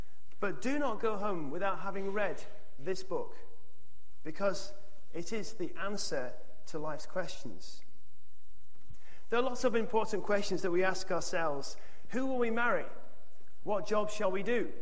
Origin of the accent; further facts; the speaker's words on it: North West England, United Kingdom; now in Oxford, United Kingdom; I come originally from Cheshire, but I live in Oxford with my family